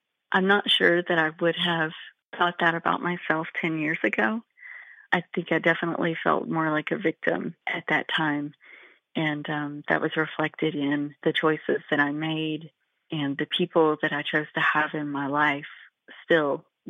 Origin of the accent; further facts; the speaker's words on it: Kentucky, United States; accent: Eastern Kentucky; Yeah, I think still it's something that comes up when I'm around my birth family.